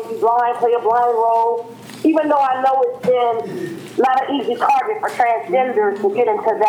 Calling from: Mobile, Alabama, United States; First of all, I'm calling from Mobile, Alabama.

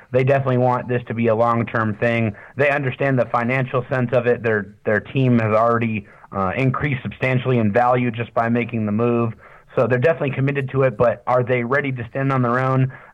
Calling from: Texas, United States; I am one of the hosts of the Locked On Chargers podcast, and I am calling from Central Texas.

